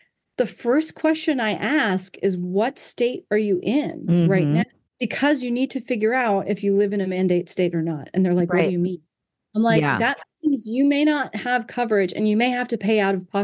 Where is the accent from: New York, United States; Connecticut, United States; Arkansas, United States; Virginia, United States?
Virginia, United States; Norfolk; born there; I was born in Norfolk, Virginia.